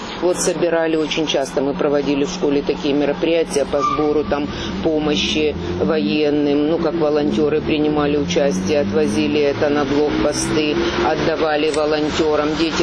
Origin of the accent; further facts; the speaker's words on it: Ukraine; вы русский, я украинка